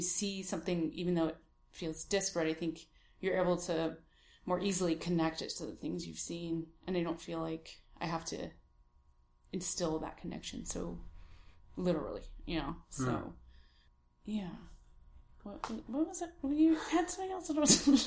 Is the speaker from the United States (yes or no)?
yes; Chicago, Illinois, United States; I'm from the north side of the city in a little nook called Edgewater, which, as you may gather from the name, is right by the lake.